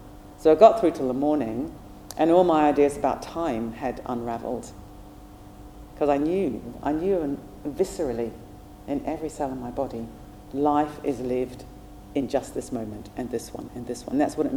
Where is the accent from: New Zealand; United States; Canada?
New Zealand; So I was brought up in New Zealand. I was very sporty, very outdoorsy, did a lot of mountain climbing